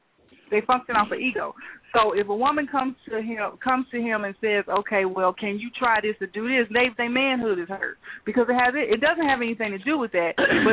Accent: Midwest, United States; See, I grew up in the Midwest, so the way I was raised is that's something that you just didn't do.

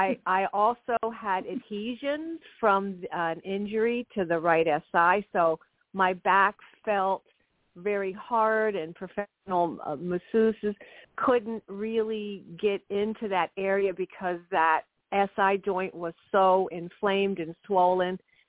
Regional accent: Reading, Pennsylvania, United States; Hi, I'm from Reading, Pennsylvania.

